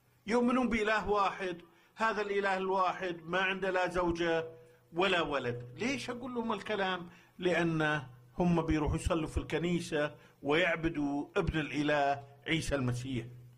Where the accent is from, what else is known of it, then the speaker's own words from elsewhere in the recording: Kuwait; قلت لهم أنا من الكويت، والكويت في أرض مكة يرحمك الله